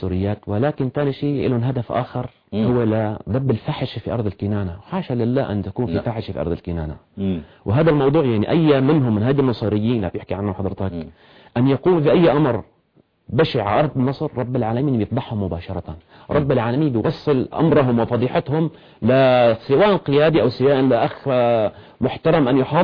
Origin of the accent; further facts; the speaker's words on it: Syria; now in Egypt; احنا كجالية سورية حاليا وكهيئة لاجئين سوريين